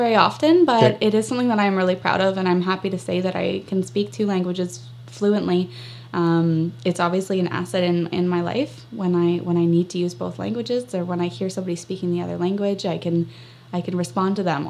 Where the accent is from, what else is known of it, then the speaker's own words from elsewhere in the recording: Oliver, British Columbia, Canada; also born or lived in Penticton / Saint-Sébastien, Quebec; I'm 24 years old. I was born in Penticton, British Columbia, raised in Oliver for most of my life. I lived in Saint-Sébastien, Quebec for 4 or 5 years of my life before moving back to BC to continue my adult life.